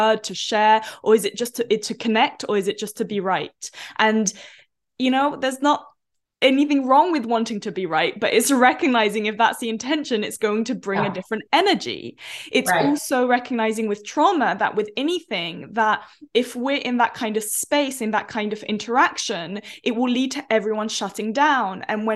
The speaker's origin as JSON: {"language": "English", "country": "India", "tie": "born there", "said": "I was born in India and I've spent time there"}